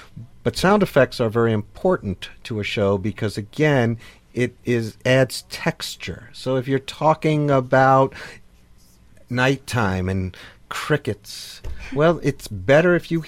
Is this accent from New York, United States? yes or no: yes; New York, United States; I'm not from Minnesota. I'm from New York, and we don't have passive. We just go straight to aggressive.